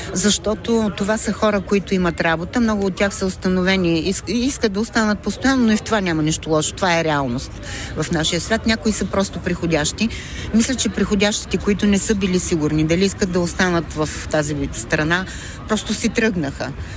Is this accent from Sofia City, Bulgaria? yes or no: no; Veliko Tarnovo, Veliko Tarnovo Province, Bulgaria; защото двете столици са центрове на моята личност, родния ми град е Велико Търново